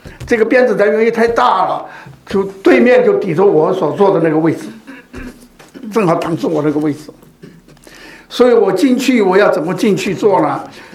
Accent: China; 我们中国人的习惯，从我们祖先传下来，很多人都相信有一位天老爷

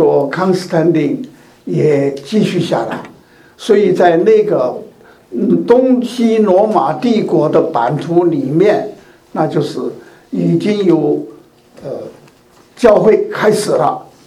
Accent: China; 这一条大红龙绝对不是我们中国人画的那条龙。我们中国人画的那条龙有没有七个头啊？

